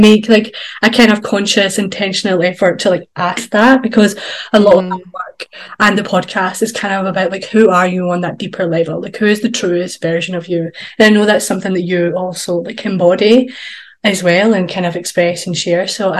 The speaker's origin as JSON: {"language": "English", "region": "Scotland", "country": "United Kingdom", "said": "you're the Florida version and I'm the Scottish version."}